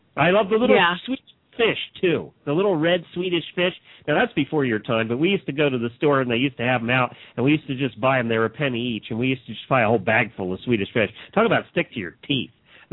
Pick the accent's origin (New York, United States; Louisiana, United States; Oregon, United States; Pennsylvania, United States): Pennsylvania, United States; Hershey; we grew up around Hershey.